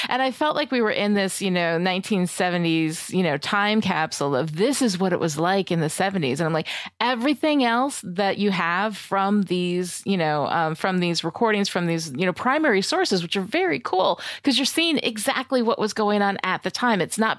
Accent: Albany, New York, United States; I mean, I lived upstate. I grew up like around Albany area, like in there.

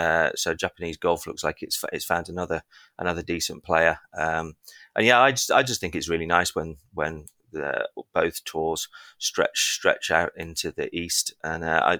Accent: England, United Kingdom; I'm very English

